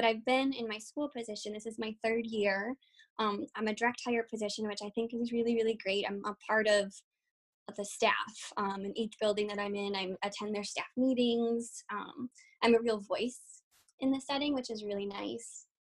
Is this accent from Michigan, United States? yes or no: yes; Michigan, United States; but I came back home where I'm from Michigan, for field work.